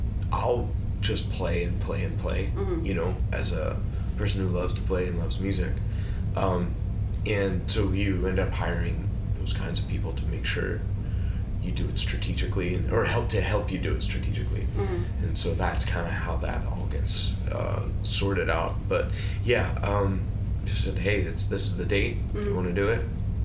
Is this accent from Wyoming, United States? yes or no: no; Philadelphia, Pennsylvania, United States; And because I'm from Philly, there's like, you know, a whole back line's worth of gear.